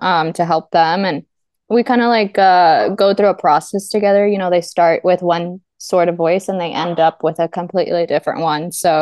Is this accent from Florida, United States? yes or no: yes; Miami, Florida, United States; now in Italy; I'm from Miami, Florida in the United States. And right now I'm living in Italy with my husband. I just moved here